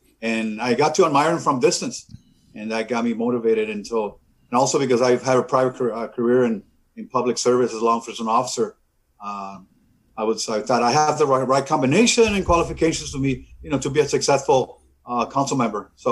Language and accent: English; Calexico, California, United States; Well, I'm resident from Calexico. I'm educated here in Calexico and graduated from Calexico High School.